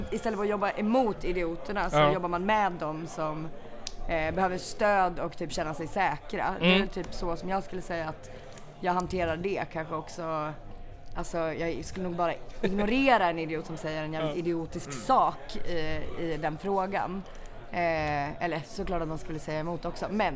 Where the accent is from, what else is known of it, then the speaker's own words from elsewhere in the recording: Falun, Dalarna County, Sweden; Jag kommer ju från Falun, så att det är ju ett stort hat i mig mot dem.